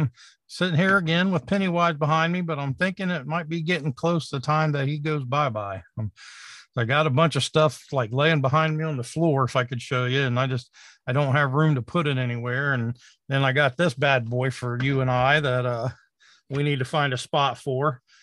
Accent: Obetz, Ohio, United States; And it was like you said, it was in Obetz, Ohio. And Obetz is actually my hometown, you know, where I've lived for 17 years now.

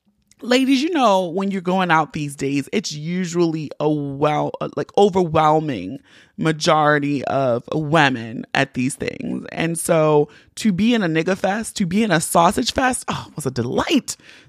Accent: Baltimore, Maryland, United States; Y'all know I'm from Baltimore and I love my city.

